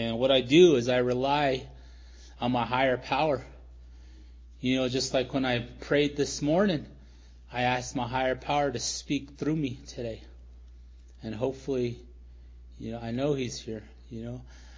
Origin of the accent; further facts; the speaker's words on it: Tuba City, Arizona, United States; I grew up in Northern Arizona. I'm originally from Tuba City, Arizona, up on the Navajo Nation, and you know, growing up on the reservation, it was pretty crazy, you know.